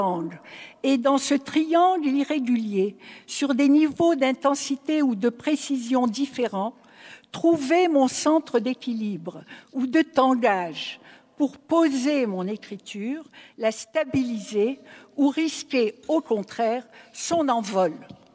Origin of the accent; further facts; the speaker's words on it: Algeria; Il serait utile peut-être de rappeler que dans mon enfance en Algérie coloniale